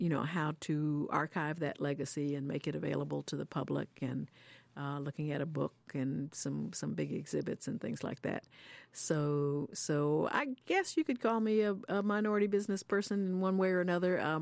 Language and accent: English; Atlanta, Georgia, United States; Atlanta, growing up in Atlanta was a magical place.